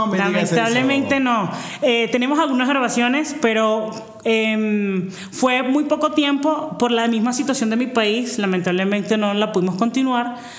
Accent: Miranda, Venezuela; moved away as an adult; also born or lived in Zulia; now in Mexico; Yo soy de Venezuela. Yo nací en el estado Zulia, en el occidente de mi país, pero me crié en Miranda, muy cerquita de la capital de Venezuela.

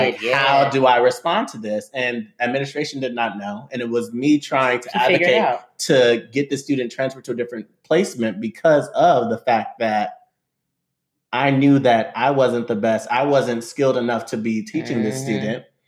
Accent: California, United States; Lindsay and myself, we're both from California.

